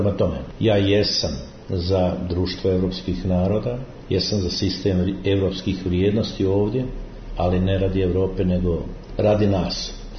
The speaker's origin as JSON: {"language": "Croatian", "country": "Croatia", "said": "Ja to govorim kao Hrvat."}